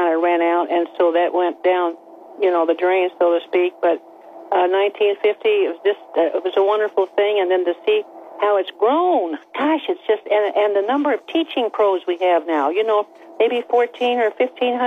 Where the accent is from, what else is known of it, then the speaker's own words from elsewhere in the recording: Wichita, Kansas, United States; that's how we started the LPGA in my hometown of Wichita, Kansas, in 1950 at the Rolling Hills Country Club.